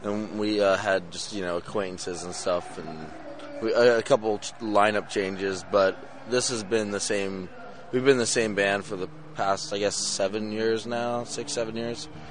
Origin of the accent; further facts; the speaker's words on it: Washington, District of Columbia, United States; we grew up in Washington, D.C., going to shows